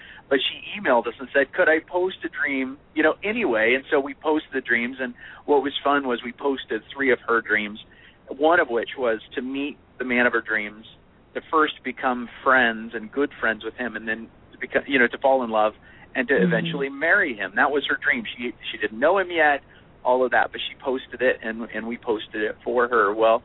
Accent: Des Moines, Iowa, United States; it was in my hometown of Des Moines, and that's where this all started.

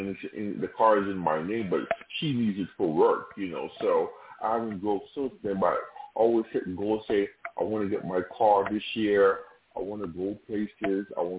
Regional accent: New York, United States; now in Jersey City, United States; You know, I'm from New York, but my parents are Caribbean, you know, so I'm not in New York anymore. As you all know, I'm staying in Jersey City for the last 7 months now.

